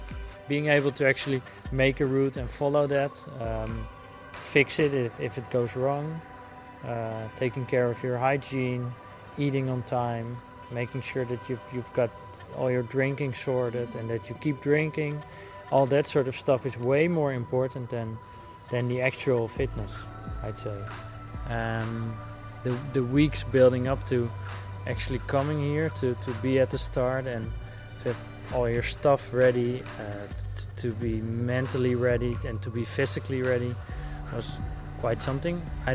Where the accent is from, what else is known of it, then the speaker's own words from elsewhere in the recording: Netherlands; English is a second language; I'm from the Netherlands